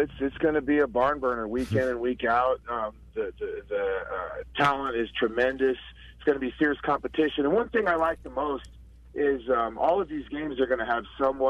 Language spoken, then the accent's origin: English; Loveland, United States; I grew up right here in Loveland and played for Loveland High, graduated in 1998